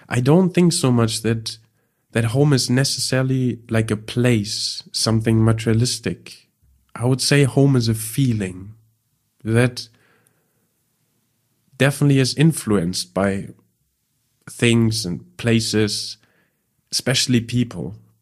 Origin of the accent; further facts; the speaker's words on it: Düsseldorf, North Rhine-Westphalia, Germany; pretty much all the people that gave me shit were people from my hometown, Düsseldorf.